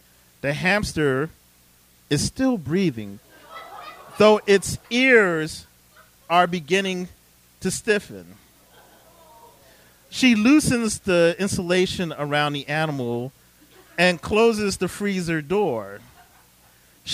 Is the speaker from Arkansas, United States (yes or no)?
no; Philadelphia, Pennsylvania, United States; just from growing up in West Philadelphia